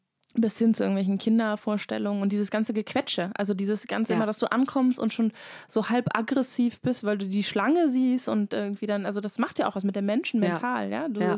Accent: North Rhine-Westphalia, Germany; also jetzt komme ich ja auch aus NRW

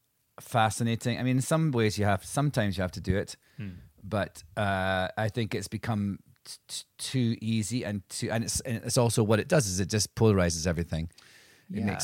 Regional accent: Scotland, United Kingdom; It's from Angus, which is the county that I grew up in Scotland.

